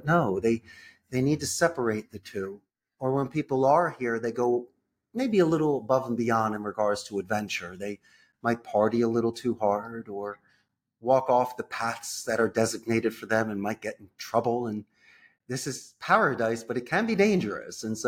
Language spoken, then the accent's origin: English; Philadelphia, Pennsylvania, United States; I grew up in Philadelphia, so every wintertime I love seeing the KYW News radio, see if they're canceling school that day.